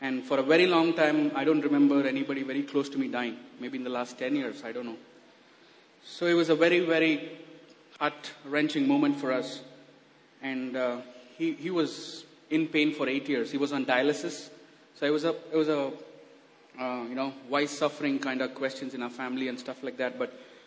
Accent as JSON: {"language": "English", "region": "Odisha", "country": "India", "tie": "born there", "said": "I was born in Orissa because my dad lived abroad, so my mom was living with my grandparents. So I grew up with missionary background, right?"}